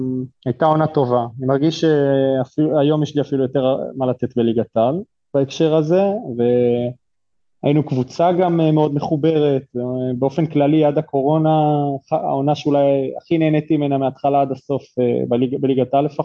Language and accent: Hebrew; Shoham, Central District, Israel; אני במקור משוהם, אז כאילו גם זה שינה אצלי חלק מהתפיסה, לגור לבד